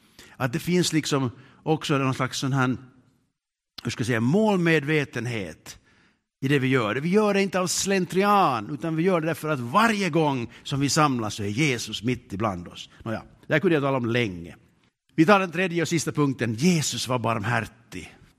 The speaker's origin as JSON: {"language": "Swedish", "country": "Finland", "said": "Men som finlandssvenskar eller som finländare så är vi ju mest glada på insidan."}